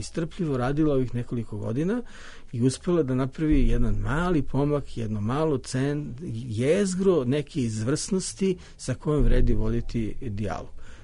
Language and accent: Serbian; Serbia; I kao rezignirani Srbin hteo sam da kažem da taj težak zadatak nije nemoguć